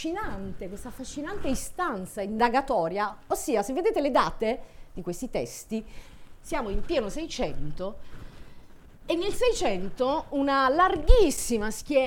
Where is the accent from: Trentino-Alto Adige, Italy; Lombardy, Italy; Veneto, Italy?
Lombardy, Italy; Bergamo; born there; se io che sono nata a Bergamo a un certo punto cominciassi a parlare con la mia attitudine di voce naturale con cui sono nata e cresciuta